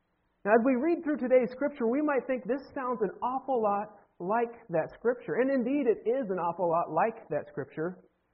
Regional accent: Ohio, United States; I am a diehard Ohio State Buckeyes fan, born and bred in Ohio, an OSU alumni.

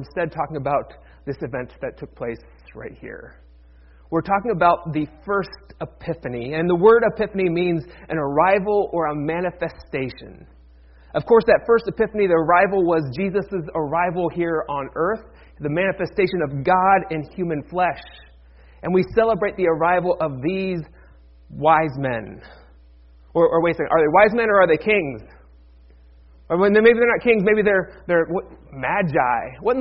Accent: Ohio, United States; We've been living in Virginia for a number of years now. I grew up in Ohio. I am a Yankee. I speak like an outsider.

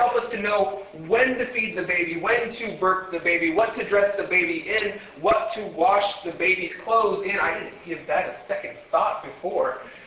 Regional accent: Ohio, United States; Growing up in Yankee Land in Ohio, I didn't even see this kind of snow there.

